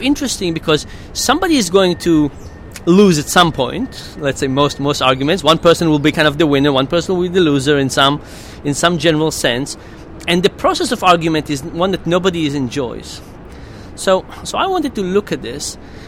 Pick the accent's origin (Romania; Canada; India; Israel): Israel; accent: Israeli; English is a second language; Now, I'm Israeli, of course, by my accent, you can tell.